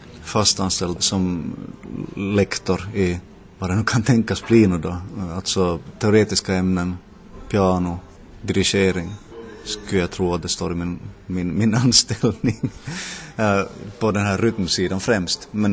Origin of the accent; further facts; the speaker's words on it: Jakobstad, Ostrobothnia, Finland; also born or lived in Larsmo; Jag är uppvuxen i Jakobstad, Larsmo. Jakobstad till 20 års ålder. Och sen har jag växt upp i Larsmo sen dess. Skrev studenten 88 här i Jakobstad. Och sen i väg till Sverige tillbaka.